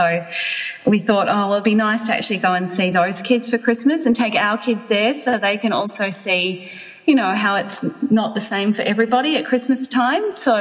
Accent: Melbourne, Victoria, Australia; now in Dubai, United Arab Emirates; I'm from Melbourne and my husband's from Sydney.

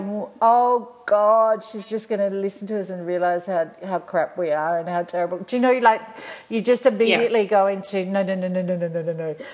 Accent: Adelaide, South Australia, Australia; because we're both from Adelaide, and she's just a bit younger than me

